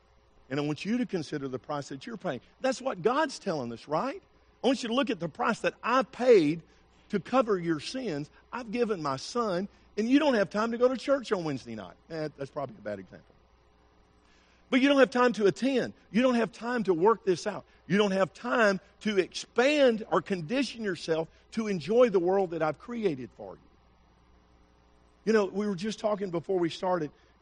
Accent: Arkansas, United States; And I grew up in Arkansas where Bill Clinton was governor.

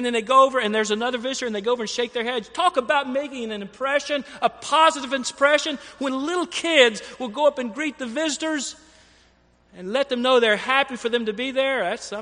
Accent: Alabama, United States; Well, the way I was raised in Alabama, you give them a nice handshake, and maybe good to keep your distance.

